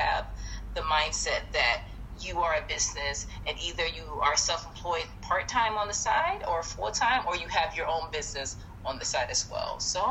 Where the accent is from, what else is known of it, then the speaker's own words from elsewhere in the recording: Akron, Ohio, United States; moved away as an adult; I'm from Akron, Ohio. So shout out to LeBron James